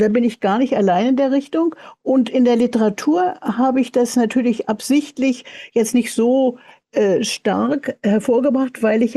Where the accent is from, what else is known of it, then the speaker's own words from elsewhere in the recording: Berlin, Germany; ich bin 1940 in Berlin geboren, aber bin ja in Berlin aufgewachsen. Und Ostberlin wurde es ja dann erst nach dem Ende des Zweiten Weltkriegs. Und da ist meine Mutter leider in Ostberlin mit mir geblieben.